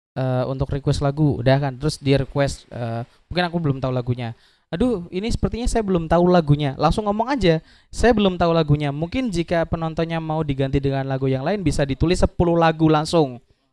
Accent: Demak, Central Java, Indonesia; now in Semarang, Indonesia; jajanan aku waktu kecil zaman SD sih, zaman di Demak. Karena di Demak emang ada di Demak gitu. Jadi ya udah, aku jual di Semarang aja.

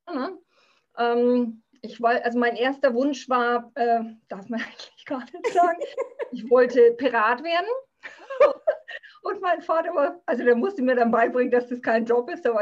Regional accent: Bayreuth, Bavaria, Germany; also ich komme aus Bayreuth, ne? Das ist jetzt nicht so eine wahnsinnig große Stadt.

